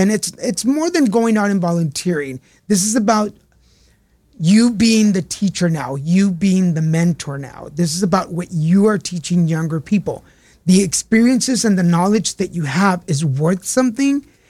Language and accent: English; Texas, United States; Yes, it's a 713 number because I'm from Texas. Yeah. It's a Houston number.